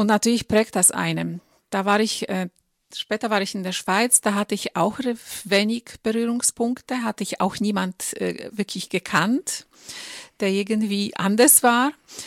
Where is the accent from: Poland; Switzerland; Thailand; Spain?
Poland; German is a second language; moved away as an adult; now in Germany; ich bin 46 Jahre alt. Ich bin in Polen geboren und aufgewachsen und seit meinem 19. Lebensjahr lebe ich im Ausland. Schon mittlerweile sind es 27 Jahre, davon die letzten 10 Jahre in Deutschland.